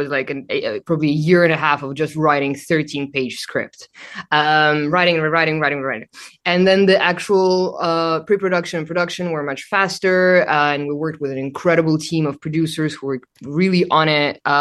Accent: Moscow, Russia; I am from Russian and Armenian descent. I grew up in Moscow.

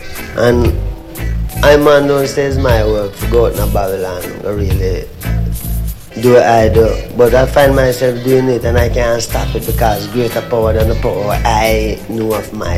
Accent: Jamaica; Well, being Jamaican. Well, here it's going on, Neville. Being Jamaican. I don't say being Jamaican, you know. I see myself as a Rasta, being Rasta.

